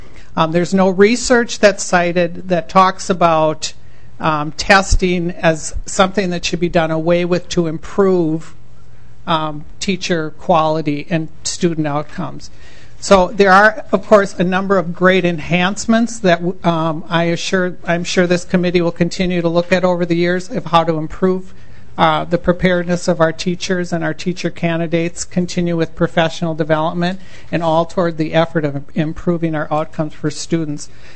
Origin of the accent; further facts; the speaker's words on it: Minneapolis, Minnesota, United States; I'm from Minneapolis